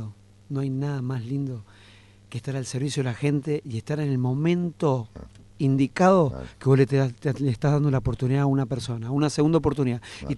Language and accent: Spanish; Mendoza, Argentina; Yo soy mendocino.